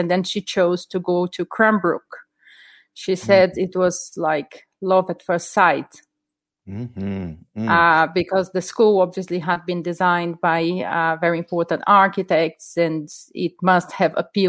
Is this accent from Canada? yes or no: no; Brazil; now in United Kingdom; I'm originally from Brazil. I taught in many schools in Brazil and then in the UK.